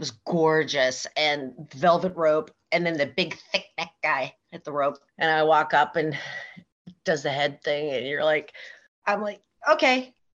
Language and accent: English; West Coast, United States; And I didn't know who he was because I was from the West Coast and I was young.